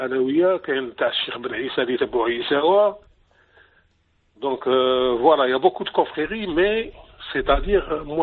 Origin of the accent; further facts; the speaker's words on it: Mostaganem, Mostaganem Province, Algeria; Oui, oui, je suis de Mostaganem.